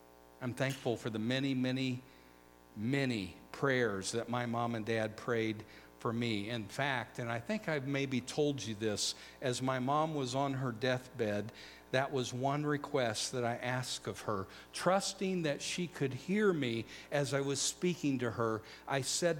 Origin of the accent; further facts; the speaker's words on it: Missouri, United States; because I grew up just outside of the St. Louis area